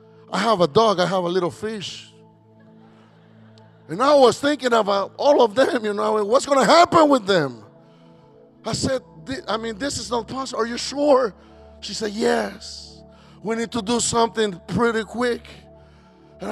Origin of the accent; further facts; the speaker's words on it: El Salvador; I'm from El Salvador, I told you.